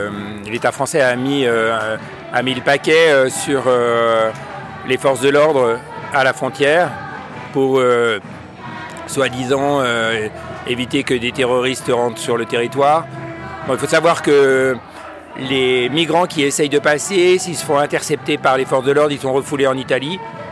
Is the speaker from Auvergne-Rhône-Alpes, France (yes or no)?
yes; Grenoble, Auvergne-Rhône-Alpes, France; Je suis grenoblois